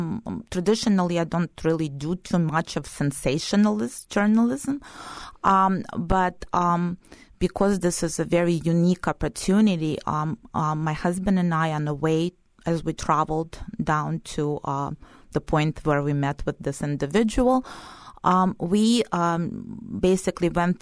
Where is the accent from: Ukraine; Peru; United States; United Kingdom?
Ukraine; Kyiv; because I'm from Kyiv.